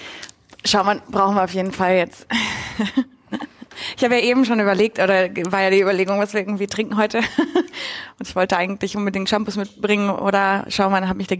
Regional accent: Bielefeld, North Rhine-Westphalia, Germany; eigentlich komme ich ursprünglich aus der Ecke Bielefeld.

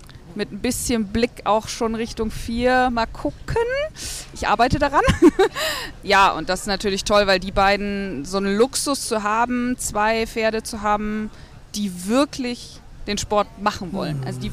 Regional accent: Hesse, Germany; Ich glaube, ich war schon immer recht laut und lebendig und irgendwie, weiß ich nicht, Draufgänger. Bin in Hessen aufgewachsen.

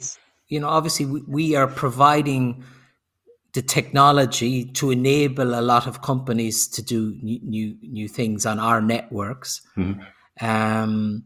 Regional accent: Ireland; Yeah, no. I maybe it's because I'm Irish. I'm not as tall as, and I expect everybody to be much taller.

